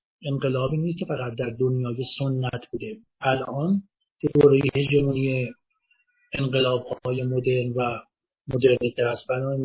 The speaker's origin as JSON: {"language": "Persian", "country": "Iran", "said": "نوع چهار هم که ما ایرانی هستیم"}